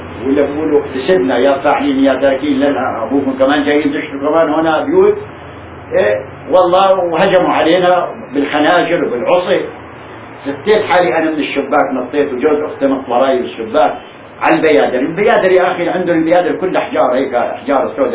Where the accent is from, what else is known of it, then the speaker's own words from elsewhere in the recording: Palestine; واحنا فلسطينيين